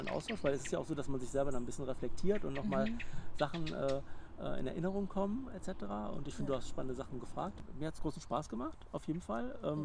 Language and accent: German; North Rhine-Westphalia, Germany; Also ist auch im Kreis Herford, da wo ich herkomme.